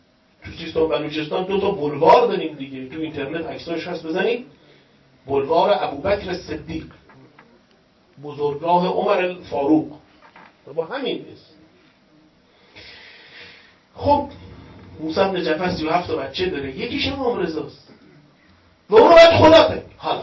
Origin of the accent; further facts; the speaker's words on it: Tehran, Tehran Province, Iran; born there; من متولد تهرانم.